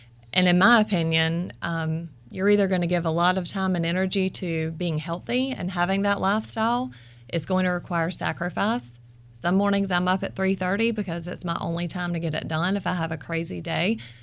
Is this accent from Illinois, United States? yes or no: no; Georgia, United States; And I'm from Georgia. So when I was 26, I competed in Miss Georgia USA